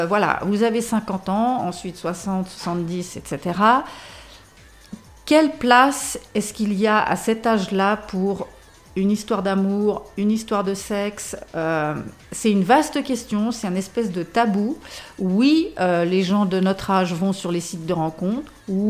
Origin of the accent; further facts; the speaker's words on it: Switzerland; Et chez nous, en Suisse, je ne sais pas